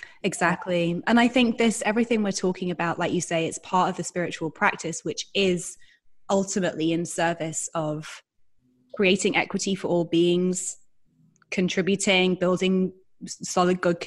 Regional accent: London, United Kingdom; born there; When people ask me, where were you born? London, Tottenham Court Road.

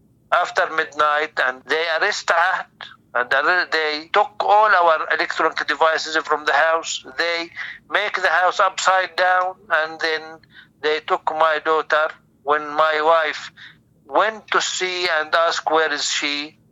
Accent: Nabi Saleh, Ramallah and al-Bireh Governorate, Palestine; I am from Palestine, Ramallah, Nabi Saleh village.

